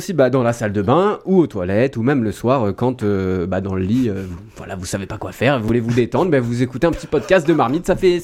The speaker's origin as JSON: {"language": "French", "region": "England", "country": "United Kingdom", "accent": "English", "second_language": "French", "said": "Oui, j'ai l'accent anglais, je le sais."}